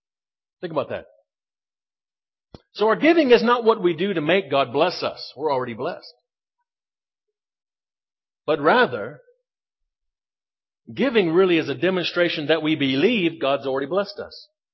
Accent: United States; now in South Africa; I'm American. Our supporters back home, they give us dollars.

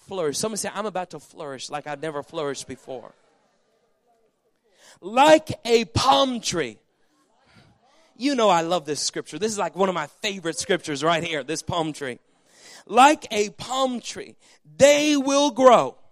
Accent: Canada; You see, I was born and raised in Canada.

